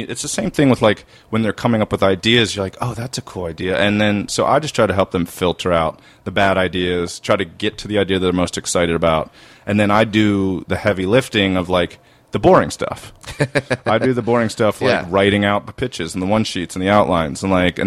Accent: Maryland, United States; Like, I'm from Maryland. I have no connections at all.

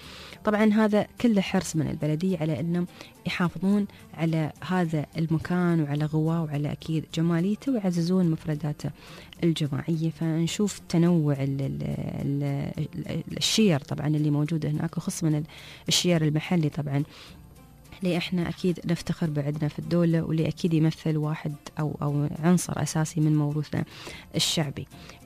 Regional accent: United Arab Emirates

